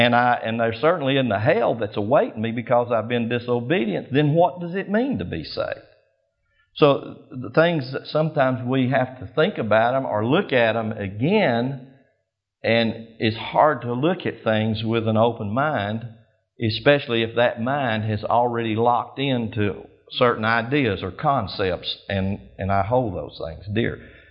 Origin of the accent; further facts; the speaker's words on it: Dalton, Georgia, United States; I was born and raised in North Georgia, there in Dalton. That's my hometown. And so I've been there most of my life, 39 years plus.